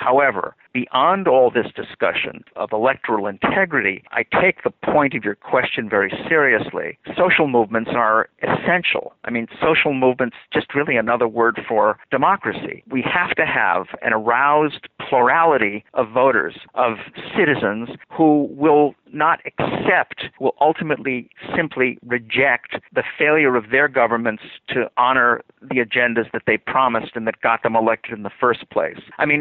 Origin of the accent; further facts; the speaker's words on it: Illinois, United States; I'm from Illinois, where Barack Obama was a senator